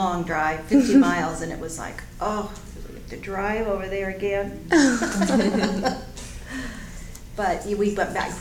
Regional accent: Ancon, Panamá, Panama; moved away as an adult; In the Canal Zone. Mm-hmm. I was first generation born there. Mm-hmm. And so I lived there for 18 years until I went away to college. So I grew up there.

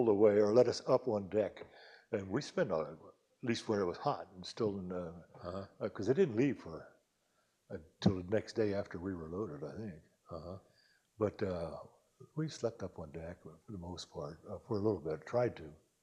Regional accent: Easton, United States; And I lived, my hometown, Easton

